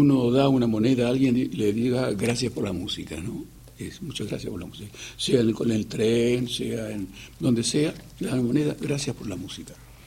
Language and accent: Spanish; Argentina; yo soy de Argentina.